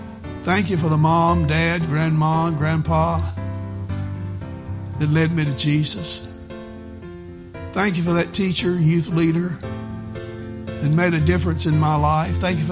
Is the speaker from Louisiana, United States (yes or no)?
no; Albemarle, North Carolina, United States; born there; thank you, Lord, I was born in America. Thank you, Lord, I was born in Albemarle.